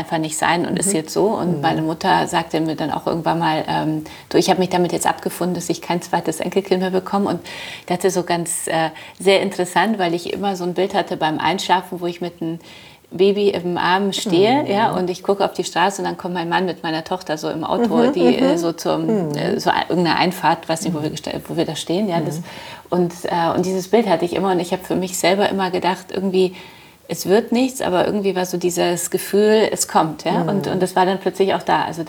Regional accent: Wrocław, Lower Silesian Voivodeship, Poland; ich bin in Polen aufgewachsen und also geboren auch in Breslau

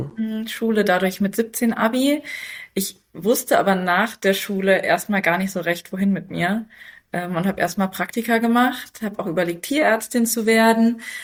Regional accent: Saarland, Germany; born there; Also ich bin 30 Jahre, wohne im Saarland, bin auch geborene Saarländerin, habe in Köln studiert, bin nach dem Studium dann nochmal zurück

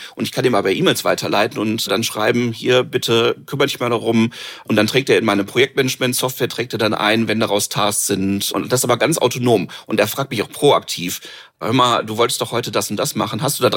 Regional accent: Essen, North Rhine-Westphalia, Germany; Ich komme aus Essen

